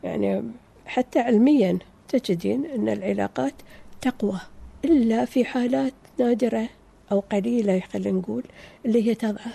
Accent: Qatar; كنت في وسط الزملاء وزميلاتي يعرفون أن أنا فتاة قطرية

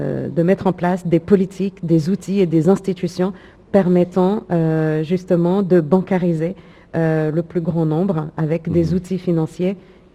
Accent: Paris, Île-de-France, France; c'est ce qui m'a attirée aux Comores, puisque moi-même, je viens de Paris.

